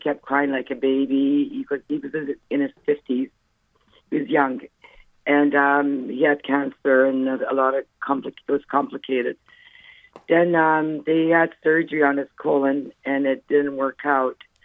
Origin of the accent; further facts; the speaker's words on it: Bari, Apulia, Italy; I'm Italian, too. I'm from Bari.